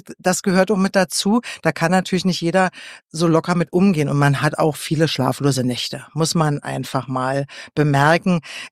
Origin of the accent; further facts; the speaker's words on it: Brandenburg an der Havel, Brandenburg, Germany; moved away; Ich muss sagen, ich bin gebürtig aus Brandenburg an der Havel, bin dort vor der Wende schon weggegangen und wollte dort eigentlich nie wieder hin zurück.